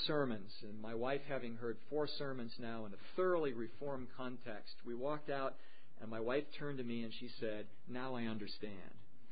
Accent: Seattle, Washington, United States; moved away as an adult; also born or lived in Cleveland, Ohio; Now, I had been born and raised in Seattle, went to university there, went to seminary in California, and was called to a church in Cleveland, Ohio

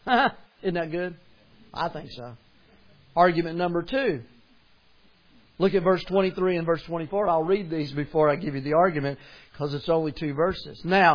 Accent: Tennessee, United States; born there; now in Missouri, United States; I'm glad I'm an American, born in Tennessee. And I'm living in Missouri.

